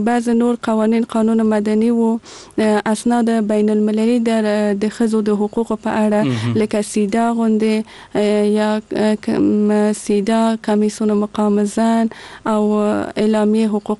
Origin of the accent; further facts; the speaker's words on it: Kabul, Afghanistan; زه په کابل کې زغیدلې یم او دلته مجوون کړی.